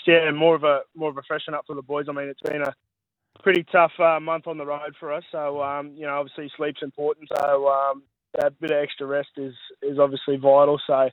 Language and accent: English; Queensland, Australia; So, I'm a Queenslander at heart.